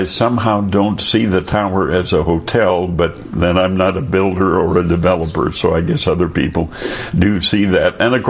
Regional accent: Wisconsin, United States; Because here's this dairy farm kid from Wisconsin

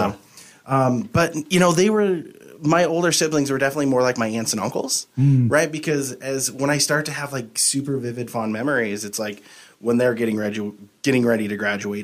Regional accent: Helena, Montana, United States; moved away as an adult; now in Missoula, United States; And so, yeah, born and raised there. Came over to the university in 2000. So I graduated from there in 2004. And now I'm a Missoulian. I've lived here longer than I have in Helena.

